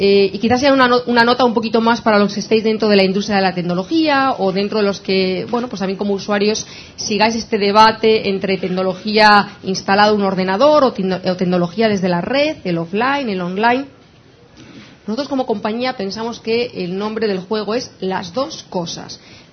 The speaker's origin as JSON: {"language": "Spanish", "region": "Asturias", "country": "Spain", "said": "porque yo soy de esas tierras, soy asturiana"}